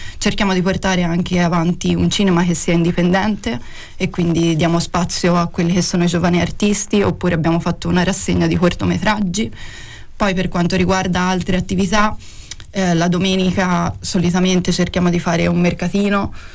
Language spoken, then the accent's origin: Italian; Signa, Tuscany, Italy; io arrivo a Empoli perché sono di Signa, quindi appartengo più a un territorio che è quello della Fiana Fiorentina. Ho fatto però le scuole a Empoli